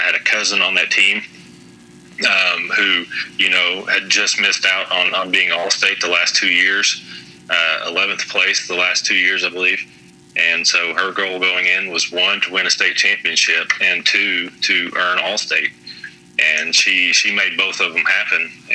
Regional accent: Oklahoma, United States; also born or lived in Alabama, United States; I graduated high school in Alabama, although I grew up in Oklahoma.

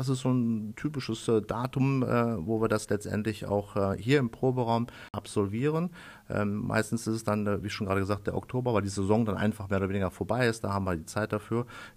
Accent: Kapellen, Germany; Ich komme ursprünglich aus Kapellen

